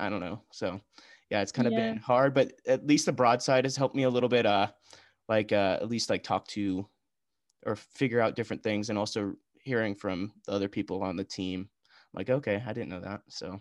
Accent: Portland, Oregon, United States; moved away as an adult; now in Bend, United States; 'cause I'm not from Bend. I grew up in Portland and I moved out here this year for

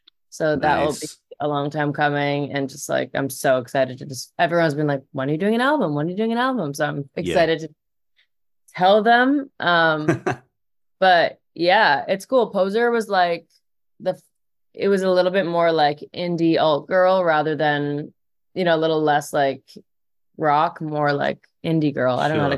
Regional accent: Toronto, Ontario, Canada; now in Los Angeles, United States; I'm from Toronto, but I live in LA now.

